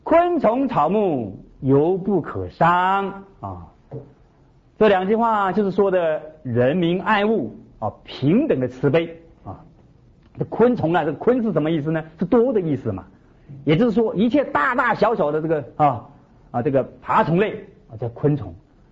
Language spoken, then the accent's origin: Chinese; China; 我们中国人讲五福临门呐